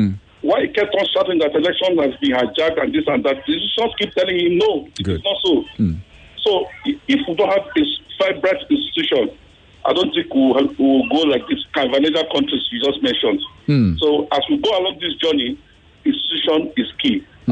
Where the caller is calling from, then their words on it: Surulere, Lagos, Nigeria; I stay in Suleri.